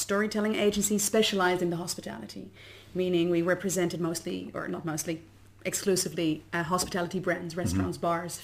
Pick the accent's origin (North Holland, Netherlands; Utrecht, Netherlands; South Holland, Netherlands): North Holland, Netherlands; Amsterdam; now in New Zealand; I'm originally from Amsterdam, from the Netherlands, and I moved to New Zealand about 3 years ago.